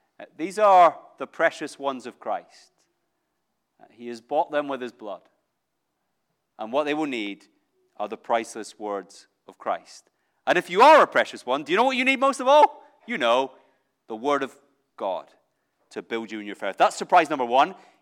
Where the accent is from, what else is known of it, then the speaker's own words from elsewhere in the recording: Scotland, United Kingdom; this is hard for me, I'm Scottish, okay, so to talk about English success is very difficult.